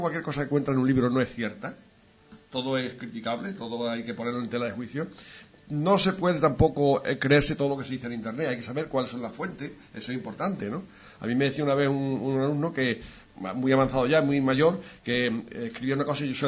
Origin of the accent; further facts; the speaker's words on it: Spain; Entonces yo, que soy muy español de botijo y siesta